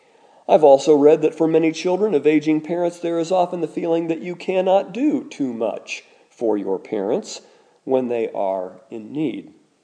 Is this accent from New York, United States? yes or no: no; Indiana, United States; Growing up in Indiana in the mid-20th century, I didn't really personally know any fathers who were not honorable.